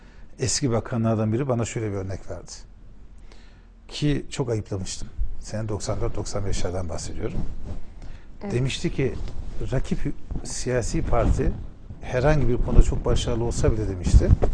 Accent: Erzincan, Turkey; Ben Erzincanlıyım.

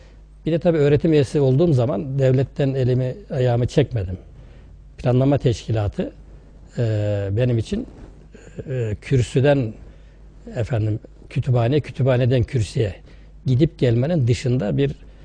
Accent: Sarıkavak, Mersin, Turkey; born there; Tarsus'a bağlı Sarıkavak köyünde doğdum.

